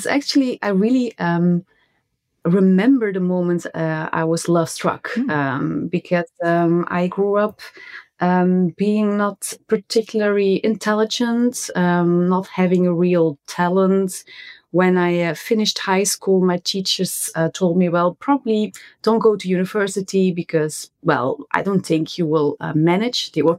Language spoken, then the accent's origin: English; Flanders, Belgium; English is a second language; I'm from Belgium. I live in Antwerp with my husband.